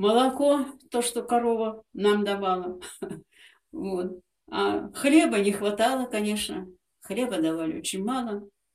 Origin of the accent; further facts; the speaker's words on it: Saratov Oblast, Russia; born there; Ну, родились вы там, записали, в Саратовской области.